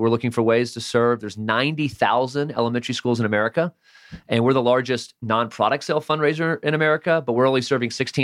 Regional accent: Florida, United States; now in Atlanta, United States; I'm originally from South Florida. Went to school in Birmingham, went to grad school in Kentucky.

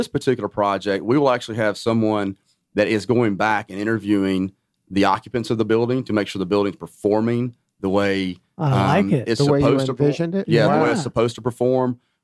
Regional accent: Clayton, Georgia, United States; I grew up in Northeast Georgia in a small town called Clayton, Georgia, in Raven County.

